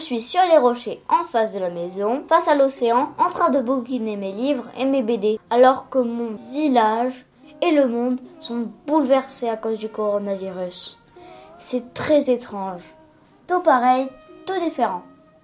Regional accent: Faroe Islands

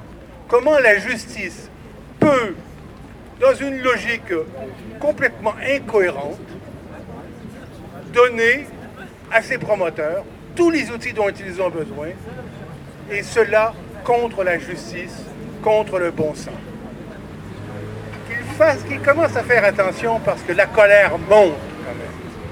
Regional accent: Quebec, Canada; d'euros, excusez-moi, je suis québécois, des fois, ça m'échappe

